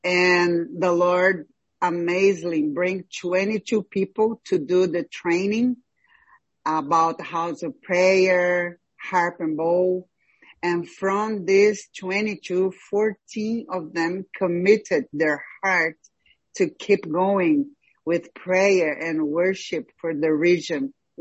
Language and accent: English; Brazil; I came recently from Brazil, from establishing a house of prayer in my own house out there in my own town.